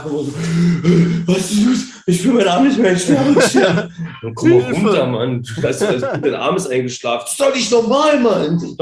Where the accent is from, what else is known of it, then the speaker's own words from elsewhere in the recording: Salzwedel, Saxony-Anhalt, Germany; wenn ich bei uns im Osten feiern gehe, ich komme näher Magdeburg. Salzwedel.